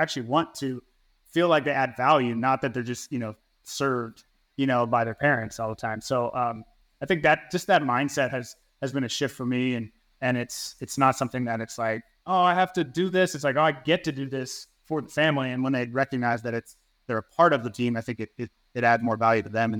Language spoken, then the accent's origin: English; Atlanta, Georgia, United States; So I grew up in Atlanta, which is kind of Chick-fil-A Mecca, if you will.